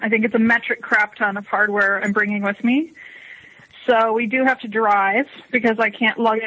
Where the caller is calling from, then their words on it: Cologne, North Rhine-Westphalia, Germany; I'm calling from my lab in Cologne.